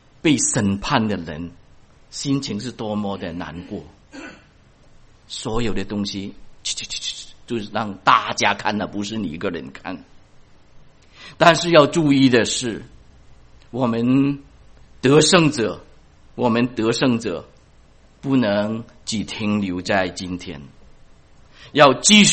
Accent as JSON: {"language": "Chinese", "country": "China", "said": "撒旦有一句话一直在蒙骗我们中国人呢，什么话呢？人死如灯灭。我从小就听到这句话"}